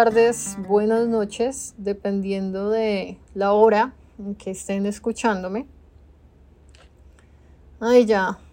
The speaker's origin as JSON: {"language": "Spanish", "region": "Bogotá", "country": "Colombia", "moved": "as an adult", "lives_now": "Canada", "said": "Soy colombiana, de Bogotá específicamente. Tengo 33 años y hace 2 años casi, en septiembre se cumplen los 2 años, vine a vivir a Canadá con mi señor esposo."}